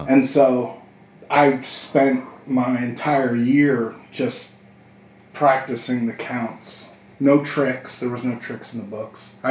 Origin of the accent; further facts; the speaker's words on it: Philadelphia, Pennsylvania, United States; now in New Orleans, United States; I grew up outside of Philadelphia.